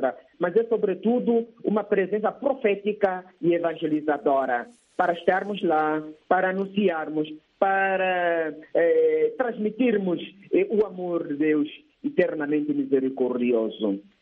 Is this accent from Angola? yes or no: yes; Angola; nós, como angolanos, temos muitas ideias